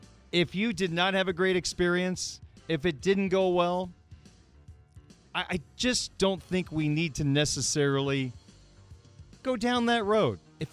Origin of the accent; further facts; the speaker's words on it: Illinois, United States; Growing up in Illinois, I'm still an Illinois fan, but being here 25 years